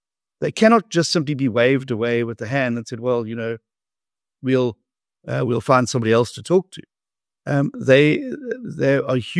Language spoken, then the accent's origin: English; KwaZulu-Natal, South Africa; And I come from KwaZulu-Natal, which is the province, as you know, that had the highest burden of HIV/AIDS.